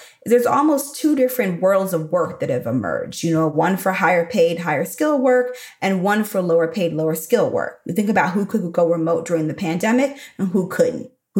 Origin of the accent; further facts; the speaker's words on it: Chicago, Illinois, United States; also born or lived in Texas; I can show up like I'm from the South Side of Chicago, which is actually where my parents are from and where I lived from 12.